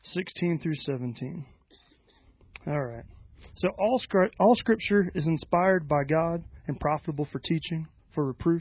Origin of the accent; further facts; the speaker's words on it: South Carolina, United States; I'm from South Carolina.